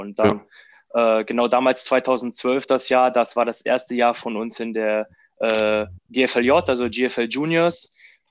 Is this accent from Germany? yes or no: yes; Düsseldorf, North Rhine-Westphalia, Germany; mein Vater kommt aus Ungarn und deswegen ein bisschen Multikulti, aber cool. Aufgewachsen bin ich in Düsseldorf.